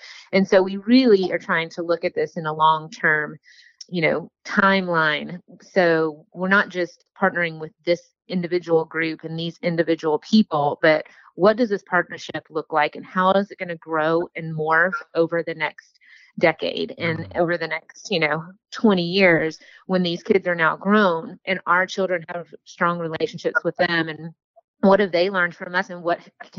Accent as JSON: {"language": "English", "town": "Houston", "region": "Texas", "country": "United States", "tie": "born or raised there", "said": "and I grew up in Texas, in Houston."}